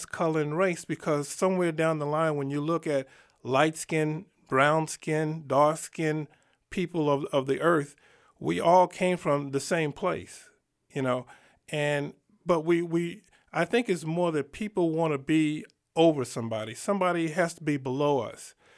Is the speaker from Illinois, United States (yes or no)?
no; New York City, New York, United States; I'm from New York City, and when I used to go to work in Manhattan, I go to work at 6 o'clock in the morning.